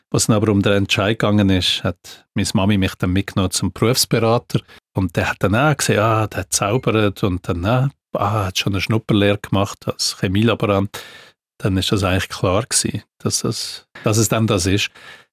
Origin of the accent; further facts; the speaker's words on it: Zurich, Switzerland; Ja, ich bin in Zürich aufgewachsen.